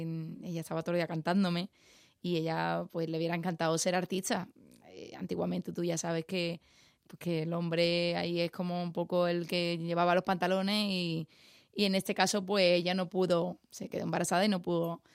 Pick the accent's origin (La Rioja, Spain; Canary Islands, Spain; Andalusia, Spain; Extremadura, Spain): Andalusia, Spain; Seville; tú date cuenta, yo soy de Triana. Yo el flamenco lo escuchaba alrededor mía